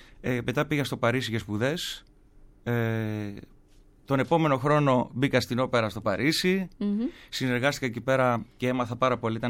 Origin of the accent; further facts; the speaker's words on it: Aliveri, Central Greece, Greece; είμαι από το Αλιβέρι Ευβοίας, από επαρχία.